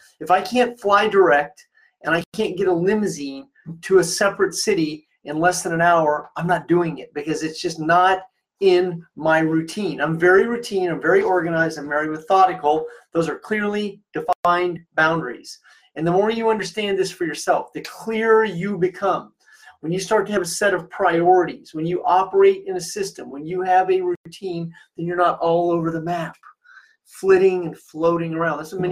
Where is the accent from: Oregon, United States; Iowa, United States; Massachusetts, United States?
Iowa, United States; Clarinda; also born or lived in Maryville, Missouri, United States; I'm a very simple, small-town boy. I'm from Clarinda, Iowa, and Maryville, Missouri. They're very close together.